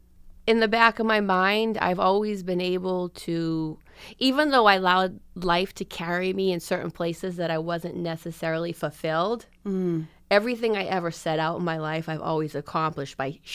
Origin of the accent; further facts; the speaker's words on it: Easton, Massachusetts, United States; now in Middleboro, United States; I grew up in Easton, but I currently live in Middleboro.